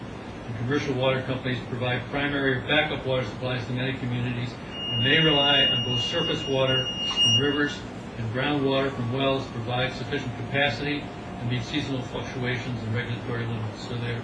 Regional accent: Chatham, New Jersey, United States; I'm from Chatham.

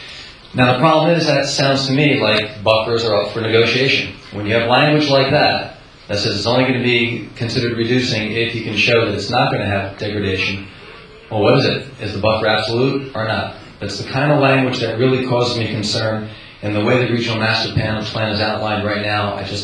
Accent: Wyckoff, New Jersey, United States; from Wyckoff, New Jersey.

